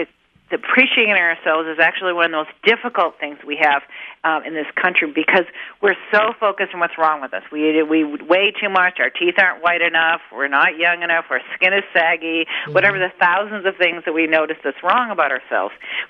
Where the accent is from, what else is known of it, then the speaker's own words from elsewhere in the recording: Eastern United States, United States; now in San Francisco, United States; I grew up in the East, so I am.